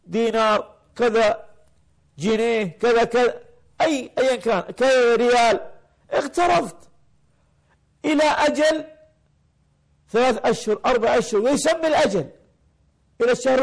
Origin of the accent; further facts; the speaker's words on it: Al Jahra, Jahra Governorate, Kuwait; موجود عندنا في الكويت في الجهرة